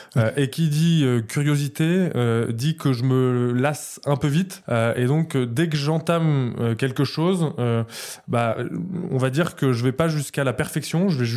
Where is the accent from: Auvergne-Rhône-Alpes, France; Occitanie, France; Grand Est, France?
Auvergne-Rhône-Alpes, France; now in Paris, France; j'ai 29 ans, je suis originaire d'Auvergne et très attaché à mon Auvergne natale. Voilà, fier de l'être, comme beaucoup d'Auvergnats, j'ai l'impression. Mais adopté par Paris, notamment, ça fait une petite dizaine d'années que je suis là.